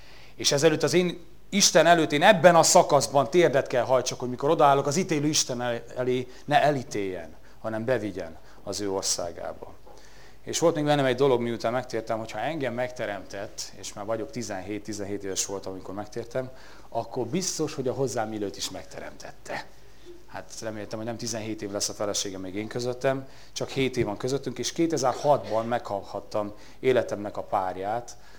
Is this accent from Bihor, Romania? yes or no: yes; Sâniob, Bihor, Romania; also born or lived in Oradea; 34 éves vagyok, 1980-ban születtem Nagyváradon, falu nevelkedtem Szentjóban, majd később Székédon.